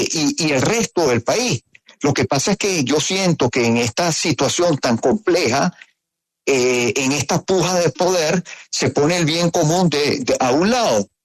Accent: Venezuela; el reto que nosotros tenemos como venezolanos demócratas es que en este país haya separación de poderes

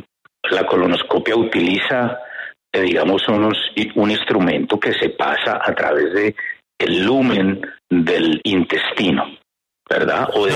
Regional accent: Cali, Valle del Cauca, Colombia; born there; yo nací en Cali y estudié medicina en la Universidad del Valle.

